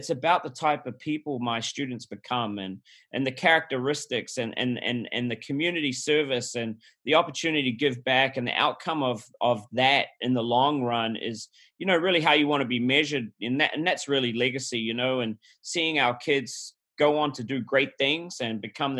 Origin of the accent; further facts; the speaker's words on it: New Zealand; moved away as an adult; now in United States; I'm originally from New Zealand, Kiwi. And I packed my bags one day, went backpacking